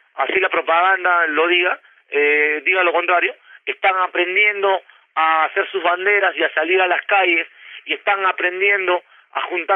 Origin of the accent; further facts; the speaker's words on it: Peru; me siento muchísimo más peruano después de haber estado con los compañeros cocaleros.